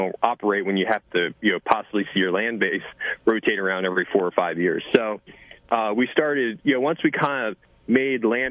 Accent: Maryland, United States; moved away; I grew up in Maryland, left Maryland in 2007, went to Polyface Farms, and was an apprentice there.

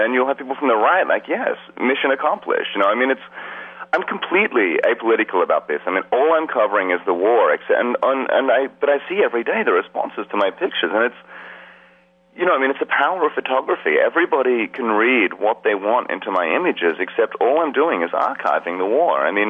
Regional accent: Australia; As a photographer growing up in Australia

